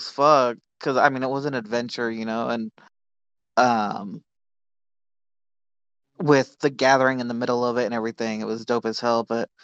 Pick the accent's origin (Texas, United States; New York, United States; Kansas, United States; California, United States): California, United States; Los Angeles; I'm from Los Angeles, and it's hard as fuck to get out there.